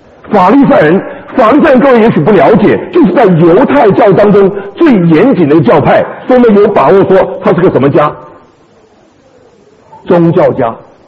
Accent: Beijing, China; accent: Beijing; 我小时候住在北京，我晓得我会讲京片子

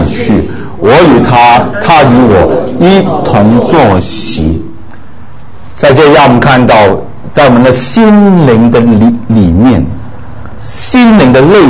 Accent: China; 我们中国人

